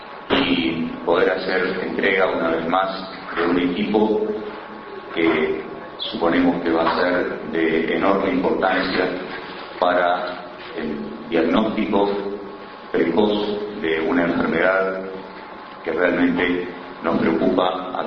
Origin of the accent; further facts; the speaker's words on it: Uruguay; Nosotros somos uruguayos judíos